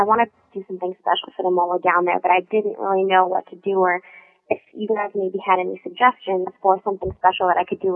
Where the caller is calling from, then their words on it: Wheatfield, Massachusetts, United States; I'm from Wheatfield, Massachusetts.